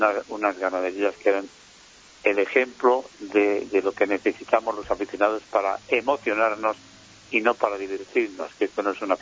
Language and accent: Spanish; Herrera de Pisuerga, Castile and León, Spain; El sábado, Herrera de Pisuerga, mi pueblo, mi querido pueblo